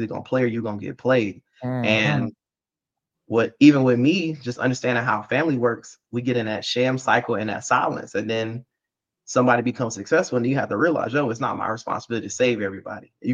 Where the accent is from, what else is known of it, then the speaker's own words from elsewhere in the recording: Savannah, Georgia, United States; I'm from Savannah. I'm not from Atlanta. Like, so we moved away from home long ago.